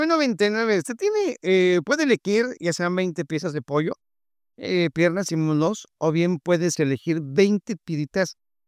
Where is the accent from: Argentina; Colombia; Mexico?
Mexico; como mexicanos nacemos con un balón, una pelotita en el brazo, bajo del brazo.